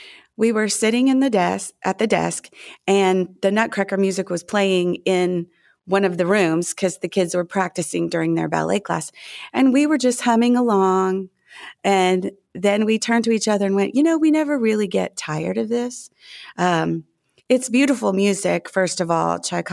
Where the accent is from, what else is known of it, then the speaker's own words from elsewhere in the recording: Alabama, United States; now in Decatur, United States; I'm actually from South Alabama.